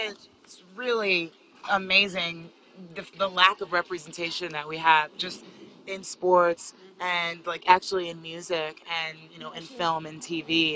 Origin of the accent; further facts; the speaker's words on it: Los Angeles, California, United States; I'm from Los Angeles, so. Angelini's.